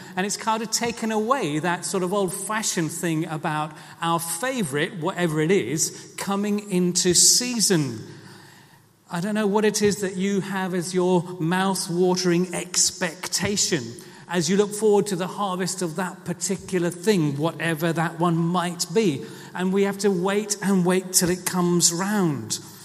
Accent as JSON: {"language": "English", "region": "South India", "country": "India", "tie": "born or raised there", "said": "I grew up in South India and was used to a lot of these tropical things"}